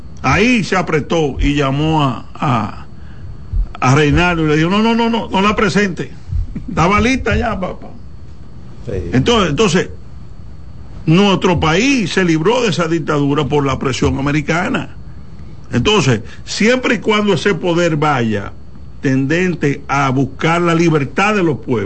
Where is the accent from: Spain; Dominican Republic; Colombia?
Dominican Republic; el mismo derecho que tenemos los dominicanos de expresarnos, de ser libres